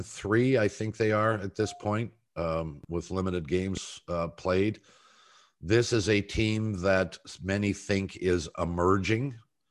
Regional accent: New York, United States; I'm intrigued as a New Yorker.

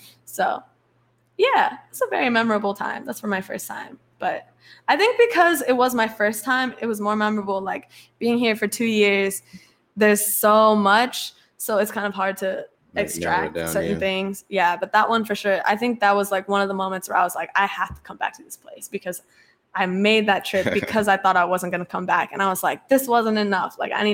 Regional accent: Indiana, United States; growing up in Indiana, where we don't really have much going on at all, it seems like so much is so memorable.

